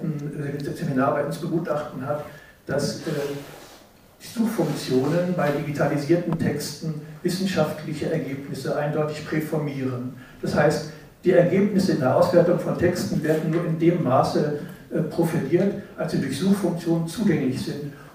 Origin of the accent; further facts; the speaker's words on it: Vienna, Austria; Ja, ich komme aus Wien